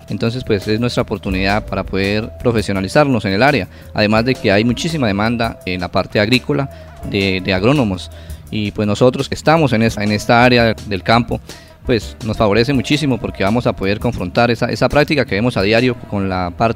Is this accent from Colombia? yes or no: yes; Villanueva, Casanare, Colombia; En el caso nuestro, que venimos de la región del Bajo Pía, de Villanueva Casanare, es una región dedicada netamente a lo que es la palma y arroz y otros cultivos.